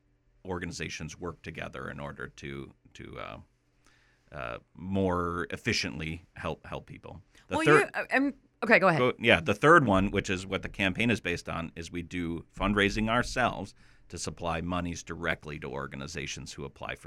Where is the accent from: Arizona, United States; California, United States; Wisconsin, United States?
Wisconsin, United States; Sugar Creek; I'm a Walworth County resident pretty much my whole life. I grew up in Sugar Creek. I was a dairy farmer there for many years.